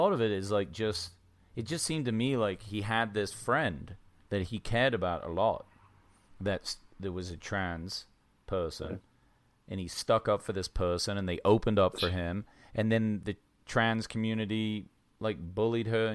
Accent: South West England, United Kingdom; growing up in England wasn't really like that. We didn't, where I lived. I lived in the West Country near Bristol, and it was never an issu

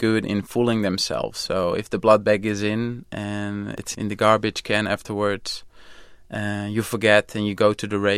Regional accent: Netherlands; English is a second language; I'm a cyclist from Holland, and I started riding my bike when I was 11 years old

